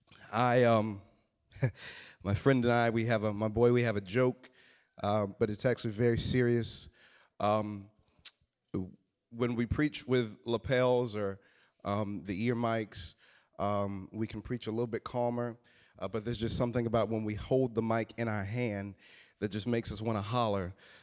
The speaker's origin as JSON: {"language": "English", "region": "Southern United States", "country": "United States", "said": "I'm from the South, and we learn about hydroplaning and things of that nature out there."}